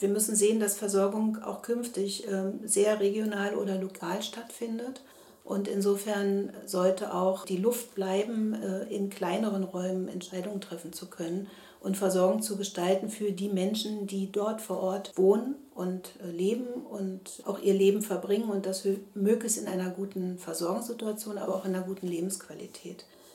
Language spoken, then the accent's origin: German; East Germany, Germany; ich bin im Osten aufgewachsen